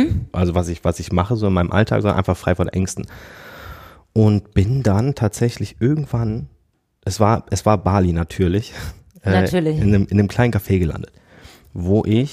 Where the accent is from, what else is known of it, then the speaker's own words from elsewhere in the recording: Düsseldorf, North Rhine-Westphalia, Germany; ich komme aus Düsseldorf, bin hier geboren, bin hier aufgewachsen. War lange auch hier arbeiten